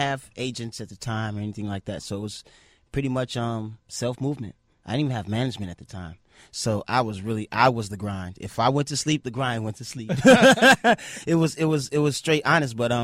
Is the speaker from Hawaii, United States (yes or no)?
no; Chicago, Illinois, United States; Chicago is music. I grew up on the South Side, so on the South Side, I could recall walking down the street